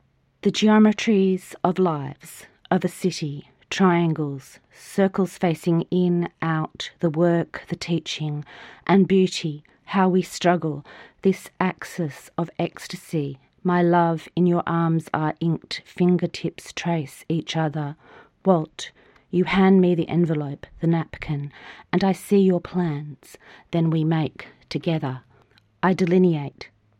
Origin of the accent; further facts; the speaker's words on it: Sydney, New South Wales, Australia; I grew up in Sydney in a suburb close to Castle Crag, which was designed by the Griffins